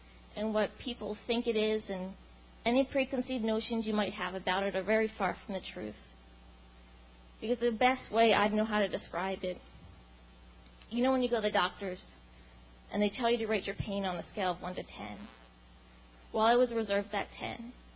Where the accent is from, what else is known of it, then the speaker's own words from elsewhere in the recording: Pennsylvania, United States; it's not a coincidence that I was brought down from Pennsylvania to an area with the area code of 828.